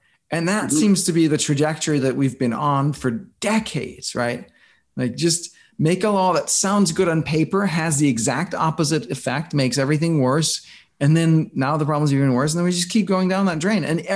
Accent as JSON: {"language": "English", "country": "Denmark", "tie": "born or raised there", "lives_now": "United States", "said": "I grew up in Denmark, and Denmark used to be, or probably still is, you know, top the list of least corrupt countries in the world. And so that's sort of my mindset and where I'm coming from, that culture. Clearly not the American culture."}